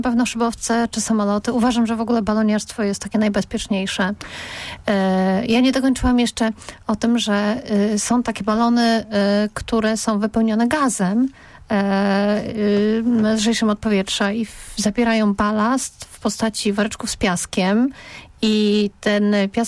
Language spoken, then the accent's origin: Polish; Poznań, Greater Poland Voivodeship, Poland; Nawet jako poznaniacy